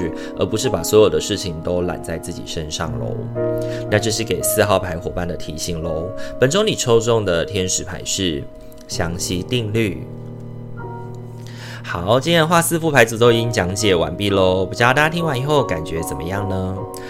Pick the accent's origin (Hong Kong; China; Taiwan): Taiwan; 有的时候呢，我们就是台湾人的那个性格嘛